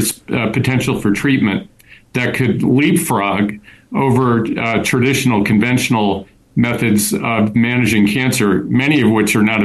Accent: United States; now in Johannesburg, South Africa; obviously I'm an American

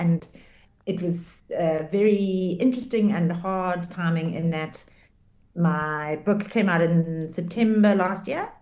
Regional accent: South Africa; and you're like, oh, I love being South African.

